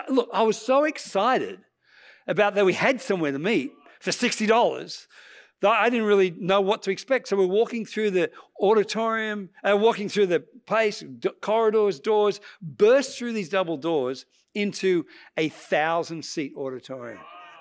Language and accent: English; Australia; I said, look, I'm Australian, I'm a Christian, I'm a pastor, I need an auditorium, do you have one?